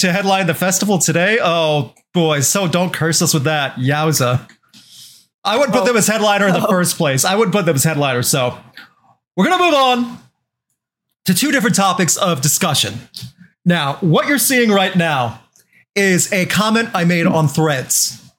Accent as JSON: {"language": "English", "region": "Midwest", "country": "United States", "said": "Also, speaking as a Midwesterner, St. Louis is comparable to Charlotte"}